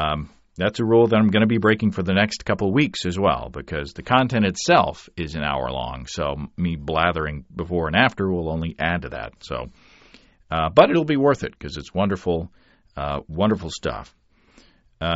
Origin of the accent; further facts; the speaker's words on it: Arkansas, United States; And I am from Arkansas.